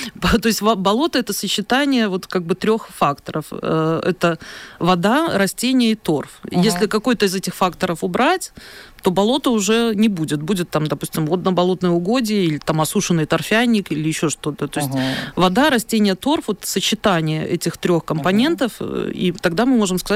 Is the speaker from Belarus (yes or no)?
yes; Belarus; Это же вот мы, белорусы, так сказать.